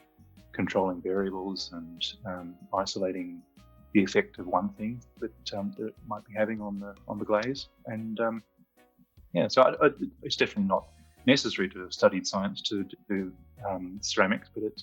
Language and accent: English; Cowra, New South Wales, Australia; I'm from Cowra.